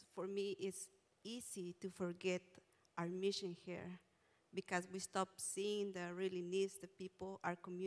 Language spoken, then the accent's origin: English; Guatemala; moved away; I grew up in Guatemala, so it wasn't new for me to see all the needs from my country